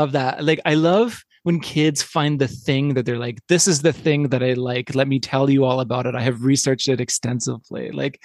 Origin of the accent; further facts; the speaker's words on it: Yukon, Canada; I'm from the Yukon, and we don't get football up there. It's too cold.